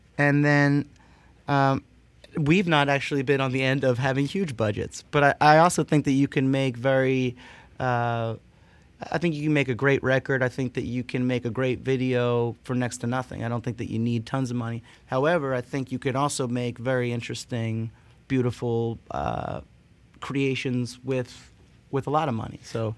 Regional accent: East Coast, United States; I'm from the from the East Coast.

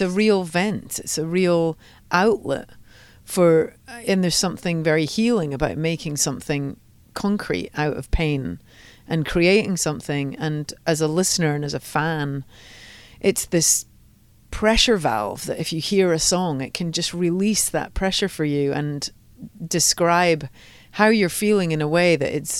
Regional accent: Scotland, United Kingdom; I'm Scottish.

